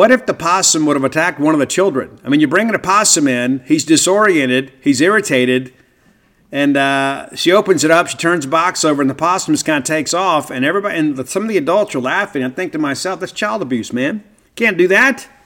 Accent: Mississippi, United States; Mine is always doused in ranch dressing because I'm from South Mississippi.

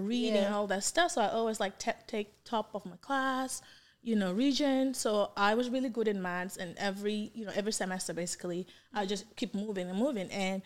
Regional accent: Gambia; English is a second language; I'm from West Africa. You can tell from my accent. I'm from the Gambia. It's a small country, about 2 million population.

